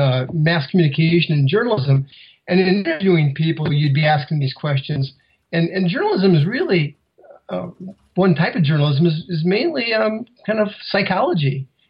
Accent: Iowa, United States; I grew up in Iowa and, I grew up kind of selling vegetables door to door and things like this.

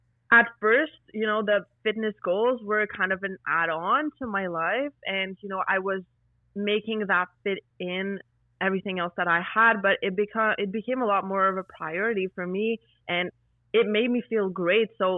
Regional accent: Quebec, Canada; moved away as an adult; now in Alberta, Canada; I lived on the East Coast my whole life. I'm a French-Canadian, so I lived in Quebec until just recently, where I moved to Alberta, but otherwise, I lived in the same place my whole life.

